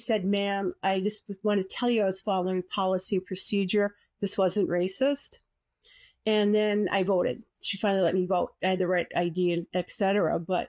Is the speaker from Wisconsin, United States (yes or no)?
yes; Wisconsin, United States; born there; And she said, "You're Indian?" And I said, "Yes, ma'am, I am." She said, "You can't vote. Indians aren't allowed to vote."